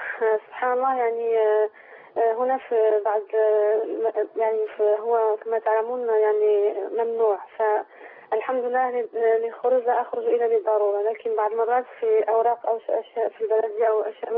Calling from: France; عندي أنا من فرنسا أريد أن أسأل

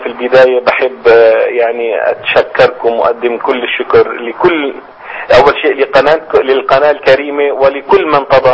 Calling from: Amman, Amman Governorate, Jordan; والله أنا الآن قريب من بلاد الشام في عمان. في عمان الحبيبة أيضا.

